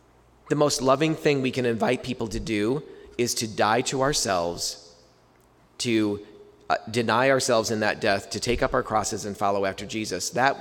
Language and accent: English; Whitney Point, New York, United States; I grew up in the Whitney Point area, outside of Whitney Point, so not too far from here